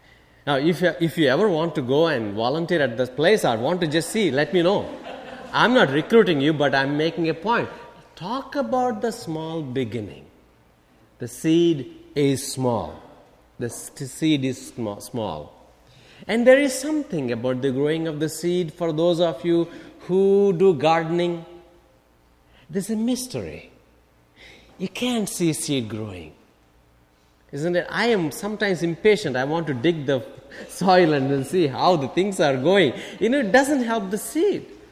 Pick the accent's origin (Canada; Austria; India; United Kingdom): India; because I am from India, maybe it makes sense for me to tell you an example from India.